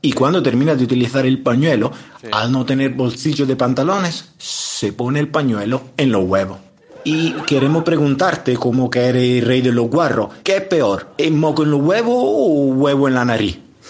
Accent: Italy; Spanish is a second language; now in England, United Kingdom; soy italiano y vivo en Inglaterra con mi prometida

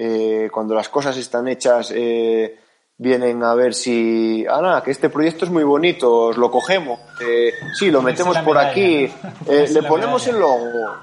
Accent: León, Castile and León, Spain; Yo llevo aquí 10 años, soy de León y estoy encantado, soy de pueblo y no me da duelo decirlo

